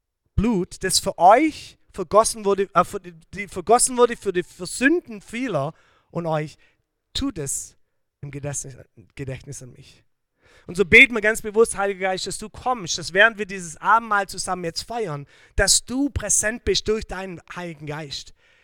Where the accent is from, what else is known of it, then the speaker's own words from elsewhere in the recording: Germany; now in Canada; ich bin jetzt schon so lange in Kanada, dass ich auch nicht mehr nur Deutsch bin. Ich sitze zwischen zwei Stühlen. Ich bin nicht mehr voll Deutsch, aber ich bin auch nicht voll Kanadisch.